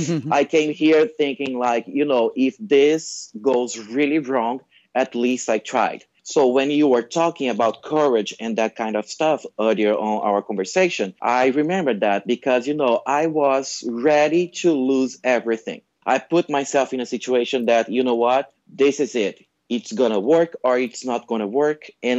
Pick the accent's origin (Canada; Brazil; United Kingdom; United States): Brazil; English is a second language; I was born and raised in Brazil, South America.